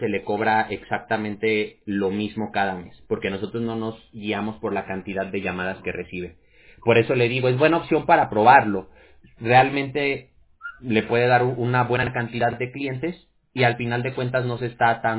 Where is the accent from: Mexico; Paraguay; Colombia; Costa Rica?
Mexico; Jalisco; yo soy de Jalisco. No sé de dónde sea usted, Jalisco, México.